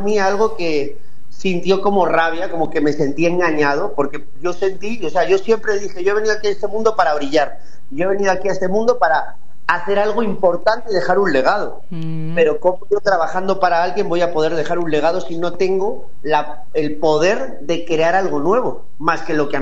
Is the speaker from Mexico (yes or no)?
no; Spain; born there; Yo nací en España, en el año 1988.